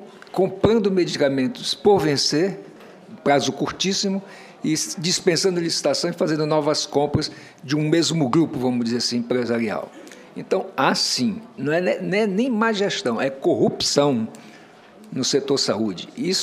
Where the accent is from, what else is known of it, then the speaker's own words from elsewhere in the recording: Roraima, Brazil; eu sou lá de Roraima, nasci em Roraima, eu conheço a Amazônia, não é por ouvir dizer, é por ter nascido lá, vivido lá, exercido a minha profissão lá.